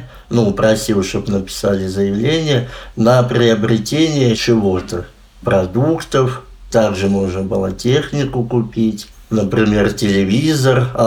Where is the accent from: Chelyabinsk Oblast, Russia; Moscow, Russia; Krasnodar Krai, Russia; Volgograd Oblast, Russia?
Volgograd Oblast, Russia; Krasnoslobodsk; born there; Родился я в Краснослободске 1992 года.